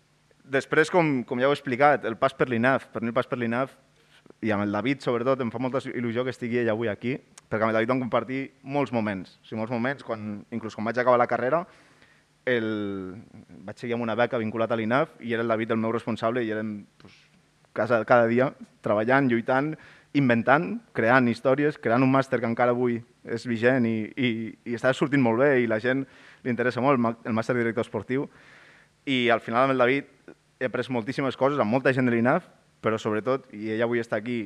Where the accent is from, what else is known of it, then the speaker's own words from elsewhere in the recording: Balaguer, Catalonia, Spain; also born or lived in Lleida; jo sempre dic que sóc de Balaguer, i la gent llavors mira el DNI i diu, però tu no ets de Balaguer, tu ets de Lleida. Dic, no, jo sóc de Balaguer, vaig néixer a Lleida